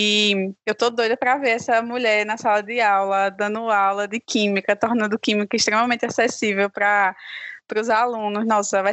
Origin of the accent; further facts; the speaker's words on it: Caruaru, Pernambuco, Brazil; born there; now in Panelas, Brazil; Na verdade, eu nasci em Caruaru, mas minha cidade mesmo que eu moro é Panelas, que é mais ainda interior que Caruaru.